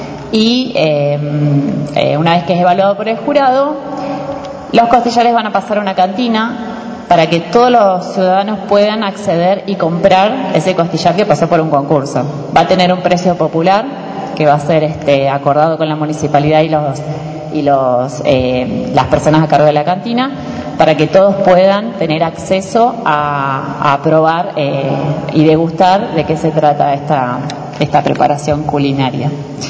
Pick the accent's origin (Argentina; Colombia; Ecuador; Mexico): Argentina; algo que nos distingue como argentinos